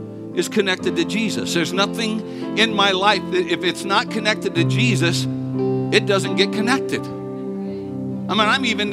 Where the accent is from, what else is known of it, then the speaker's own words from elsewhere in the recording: Sacramento, California, United States; also born or lived in Texas; When I moved to Texas from California to go to Bible college, I had a football takeover. I mean, I'm from the San Francisco area, well, Sacramento.